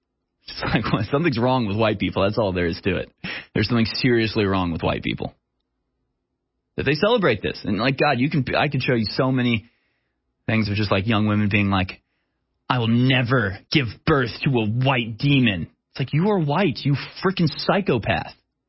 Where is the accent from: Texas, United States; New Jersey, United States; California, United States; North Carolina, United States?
Texas, United States; Houston; I grew up in Houston. Most of my best friends are not white, to be honest with you.